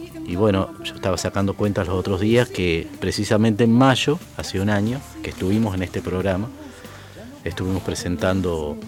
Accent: Paraná, Entre Ríos, Argentina; Nosotros somos de Paraná

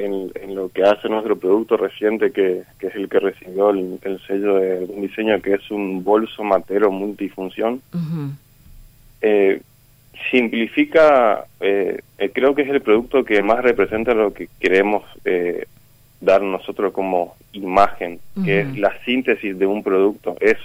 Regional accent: Chaco, Argentina; yo estoy en el medio, yo soy chaqueño

